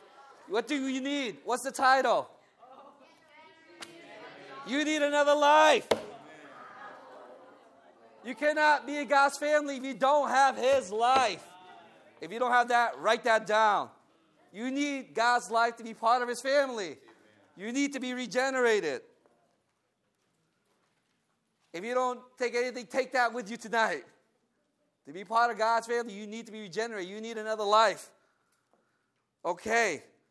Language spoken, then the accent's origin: English; Connecticut, United States; Guess where I'm from? Well, I'm from Connecticut. Well, I'm from Connecticut.